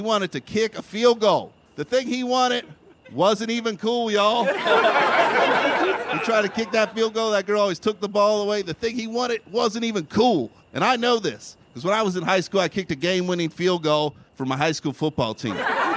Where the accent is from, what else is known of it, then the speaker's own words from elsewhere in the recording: Kentucky, United States; now in Los Angeles, United States; When you show up, I show up at places out here in L.A., I'm like, "Hey, I'm from Kentucky."